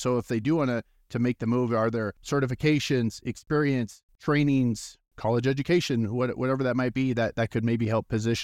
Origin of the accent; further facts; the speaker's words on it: Midwest, United States; now in Colorado, United States; Obviously here in Colorado, my family and I have been here going on 11 years, which is kind of wild. I grew up in the Midwest where solar probably isn't as, you know, as exciting.